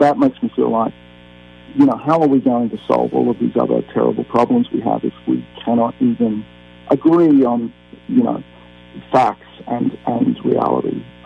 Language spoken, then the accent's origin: English; Australia; And as an Australian, I know that in the wildfire crisis that happened in Australia in January